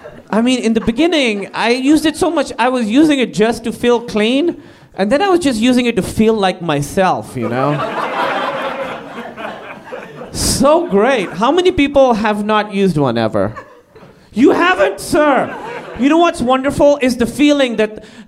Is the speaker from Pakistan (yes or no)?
yes; Karachi, Sindh, Pakistan; I grew up in Karachi, Pakistan, and we had a amusement park there